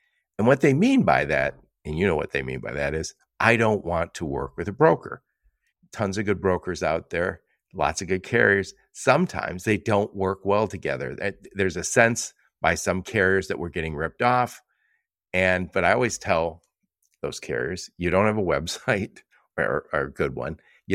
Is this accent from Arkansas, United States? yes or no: no; Pittsburgh, Pennsylvania, United States; now in Michigan, United States; because I'm in Michigan. And you go, I'm from Pittsburgh.